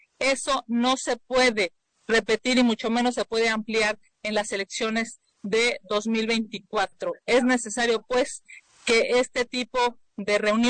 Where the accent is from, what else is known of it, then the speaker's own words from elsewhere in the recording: Mexico; now in Washington, United States; no podemos permitirlo como mexicanos.